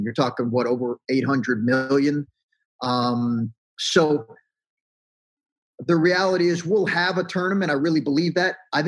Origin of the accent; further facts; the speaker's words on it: Lexington, Kentucky, United States; also born or lived in North Carolina / Indiana; I grew up in Lexington, Kentucky. I grew up in blue blood college basketball country. Like that's a part of me. I've coached in North Carolina. I've coached in Indiana.